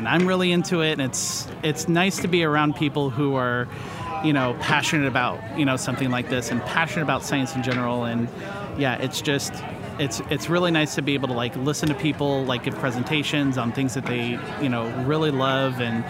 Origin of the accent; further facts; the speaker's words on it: Austin, Texas, United States; I'm from Austin, Texas.